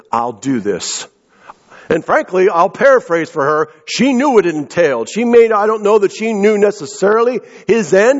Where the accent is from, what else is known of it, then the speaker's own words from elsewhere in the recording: United States; That is who I am as an American